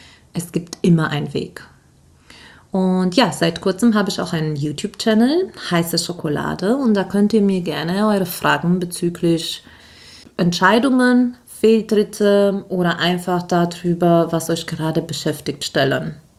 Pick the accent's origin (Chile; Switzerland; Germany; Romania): Romania; born or raised there